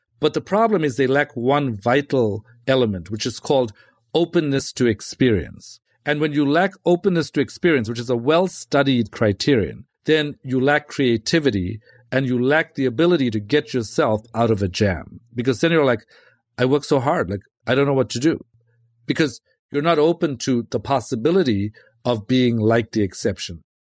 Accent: South Africa; born or raised there

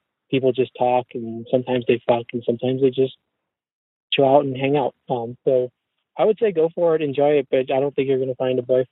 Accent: United States; I'm an American. I was raised in America, but I was raised ultra-Orthodox Jewish.

